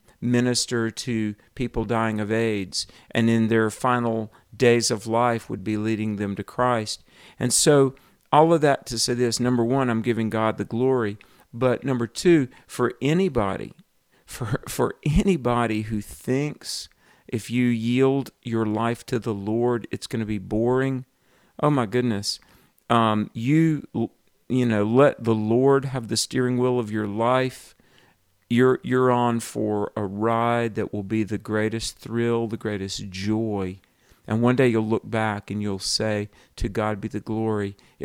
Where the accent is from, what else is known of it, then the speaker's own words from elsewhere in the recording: Bible Belt, United States; I grew up in the Bible Belt, and you know, there's like a church on every corner